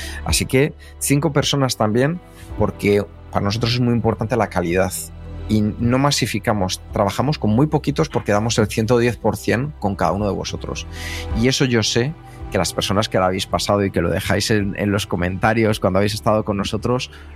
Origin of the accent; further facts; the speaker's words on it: Madrid, Community of Madrid, Spain; born there; also born or lived in United States; los tres nacimos en Vallecas. Y los tres viajamos a Estados Unidos y estuvimos en Estados Unidos y los tres volvimos de Estados Unidos para España.